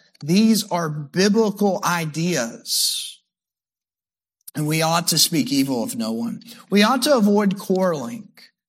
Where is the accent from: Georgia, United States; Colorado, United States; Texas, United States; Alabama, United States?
Alabama, United States; I'm from Alabama. I don't know if it just shows me all these people in Alabama because I'm from there